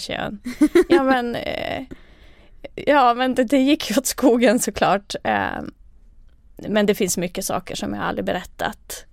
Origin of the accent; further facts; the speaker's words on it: Finland; Swedish is a second language; moved away as an adult; now in Sweden; Dels har jag inte kunnat svenska förut. Jag flyttade till Sverige när jag var 18. Och jag är från finsk talande del av Finland.